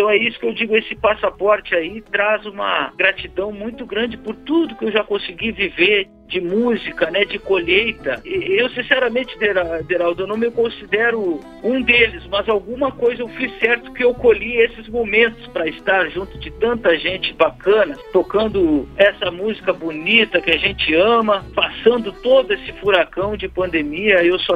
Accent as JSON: {"language": "Portuguese", "town": "Alegrete", "region": "Rio Grande do Sul", "country": "Brazil", "lives_now": "Porto Alegre, Brazil", "said": "Eu vim de Alegretes para Porto Alegre"}